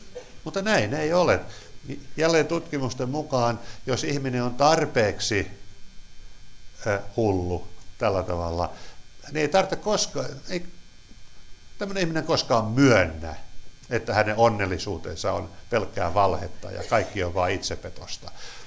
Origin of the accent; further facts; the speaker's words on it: Ostrobothnia, Finland; Tämä Pohjanmaalla, missä olen kotoisin